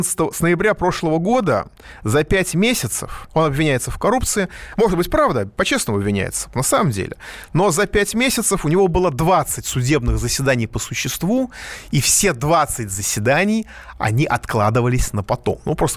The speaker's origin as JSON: {"language": "Russian", "country": "Armenia", "said": "я как армянин, это полностью разделяю."}